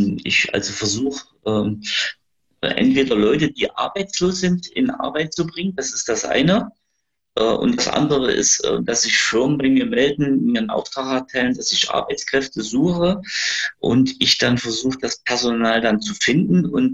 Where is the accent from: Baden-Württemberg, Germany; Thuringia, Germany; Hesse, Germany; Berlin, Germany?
Thuringia, Germany; Gera; Und ich bin Gerscher. Ich bin geboren in Gera, bin auch immer in Gera gewesen. Also, wie man so schön sagt, eine Gersche Fettkutsche.